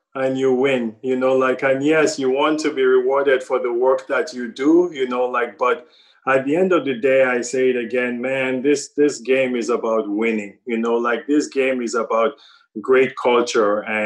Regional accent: Northern Nigeria, Nigeria; I grew up in Northern Nigeria. I didn't grow up in America. I didn't grow up in Canada. I grew up in Northern Nigeria.

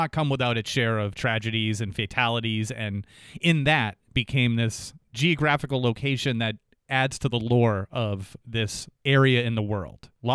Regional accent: Jaffrey, New Hampshire, United States; I grew up in Jaffrey, New Hampshire, and it was Jaffrey and Ringe and Peterborough, and there were some farmlands up there

